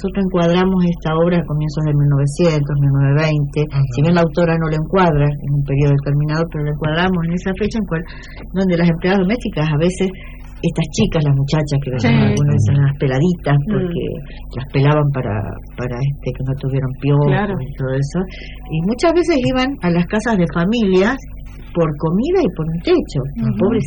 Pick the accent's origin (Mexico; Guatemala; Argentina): Argentina; Paraná, Entre Ríos; also born or lived in Colón; No, estuve acá en Paraná. Si bien nací en Colón, anduve por bastantes lugares de la provincia por el trabajo de mi padre, pero ya desde la secundaria, de los 13 años más o menos, nos radicamos en Paraná